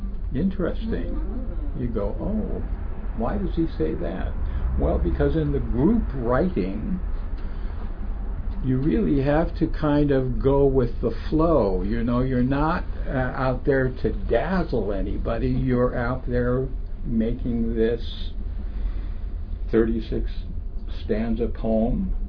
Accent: Midwest, United States; first language French; English is a second language; Being a Midwesterner, I was not aware of all that.

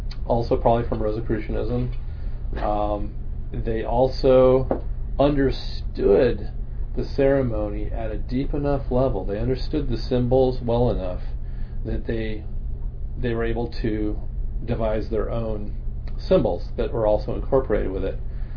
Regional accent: Cupertino, California, United States; when I was growing up, knew. Nobody knew it. I came from Cupertino, California.

